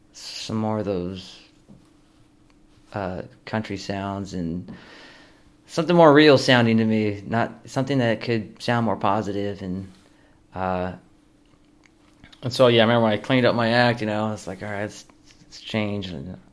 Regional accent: California, United States; I'm from California playing country music.

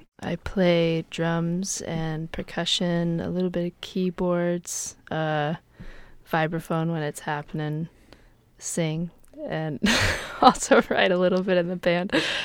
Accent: Atlanta, Georgia, United States; also born or lived in Miami; I grew up in Atlanta, Georgia, and then lived in Miami for a number of years, for about 7.5 years before I moved here to the Bay.

